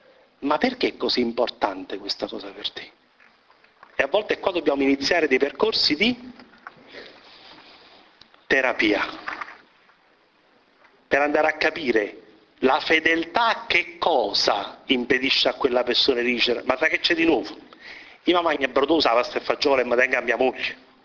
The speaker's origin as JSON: {"language": "Italian", "town": "Naples", "region": "Campania", "country": "Italy", "said": "Se l'idea che avete dei napoletani è diversa, sapendo che sono napoletano"}